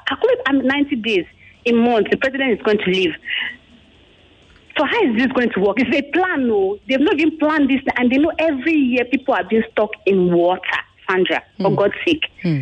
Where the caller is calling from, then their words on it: Badore, Lagos, Nigeria; calling from Badore.